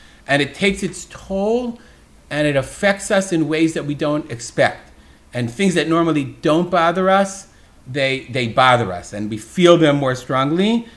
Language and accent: English; United States; born there; No matter what you do, like, I was born in America.